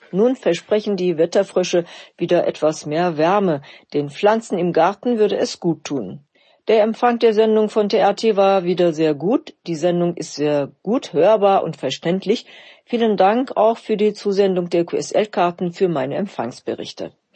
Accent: Gaziantep, Turkey; moved away; vergangene Woche war ich kurz in meiner Geburtsstadt Gaziantep. Ich war fast 10 Jahre nicht mehr in meiner Heimatstadt.

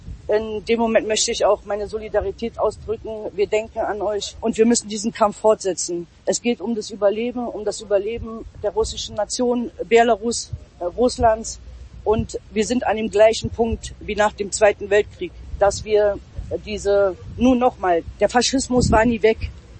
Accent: East Germany, Germany; Mit dem Zerfall der Sowjetunion und mit der Annexion der DDR, meiner Heimat

